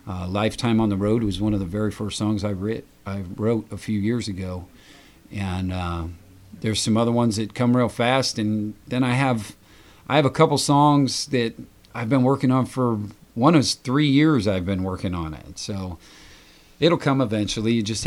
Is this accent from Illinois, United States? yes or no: no; Ohio, United States; now in Mexico; I'm originally from Northeast Ohio. I moved out here to Mexico about 10 years ago